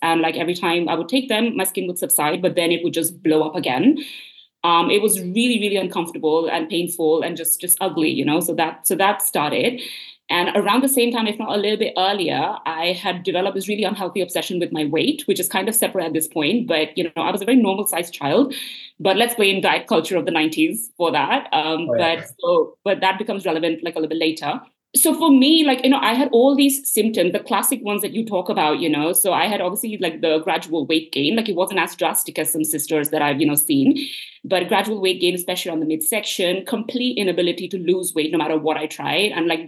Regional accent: India; growing up in India, you don't really talk about your body at all.

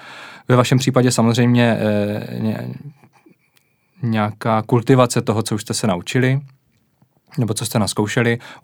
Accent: Brno, South Moravian Region, Czechia; mám řecké předky, takže takhle jednoduše. Narodil jsem se v Brně, takže to není tak, že bych se teďka během pár měsíců naučil brilantně česky, ale prostě tady žiju od malička.

